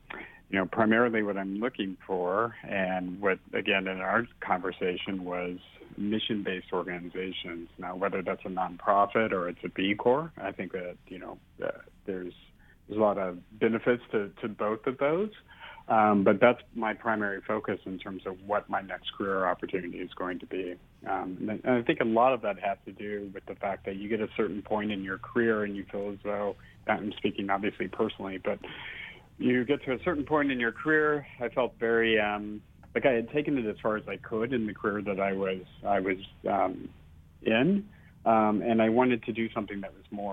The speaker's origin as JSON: {"language": "English", "town": "Brownsburg", "region": "Indiana", "country": "United States", "tie": "born or raised there", "lives_now": "San Francisco, United States", "said": "Well, first off, I grew up in Indiana. Grew up right outside Indianapolis, in a small, at the time, it was more of a farm town, Brownsburg, but lately I think it's more of a suburb of Indianapolis."}